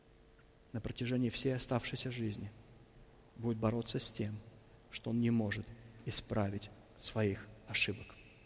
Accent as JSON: {"language": "Russian", "region": "Moscow", "country": "Russia", "tie": "born or raised there", "said": "Я вырос в Москве, я знаю, что это такое."}